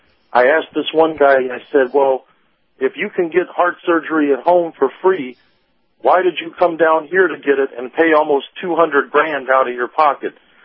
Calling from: Clearwater, Florida, United States; Hey, Captain, Professor … in Clearwater.

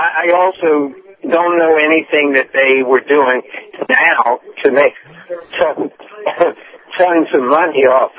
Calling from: St. Petersburg, Florida, United States; from St. Petersburg.

